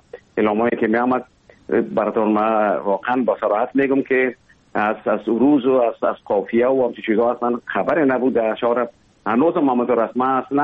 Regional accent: Kabul, Afghanistan; born there; اصلا زادگاه من کابل است، ولی همونطور که گفتم زیاد ما در دیگه ولایت هم بودیم

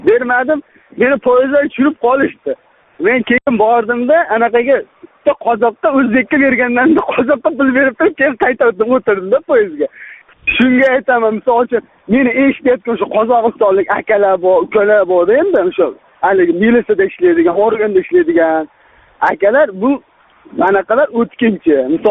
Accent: Namangan, Namangan Region, Uzbekistan; now in Russia; Men Namangandanman. Sizim axiro Rossiyaga keldim shu yo'lda.

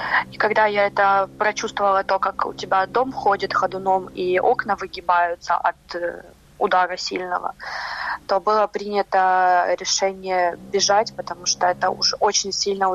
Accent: Ukraine; я с Украины

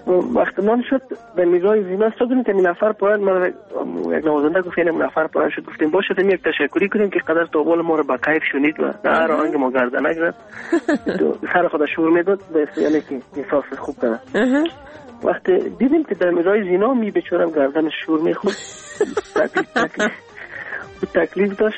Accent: Kabul, Afghanistan; born there; در کابل متولد شدیم، اما تمام افغانستان دوست دارم. همیشه فکر میکنم از پنجشیر، قندهار، پکتیا، لغمان، از تمامش هستم

